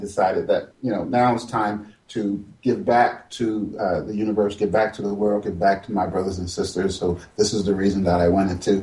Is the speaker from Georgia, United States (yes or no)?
no; Philadelphia, Pennsylvania, United States; also born or lived in New York; It wasn't in my repertoire at the time, growing up in Philadelphia and New York areas.